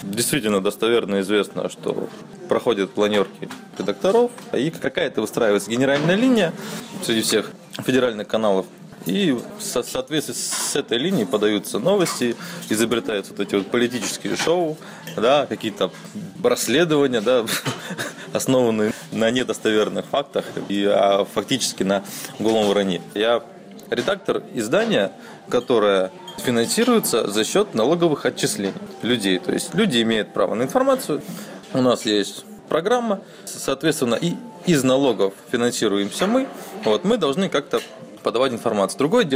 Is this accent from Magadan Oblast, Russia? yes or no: yes; Magadan Oblast, Russia; А так как я вырос на Марчигане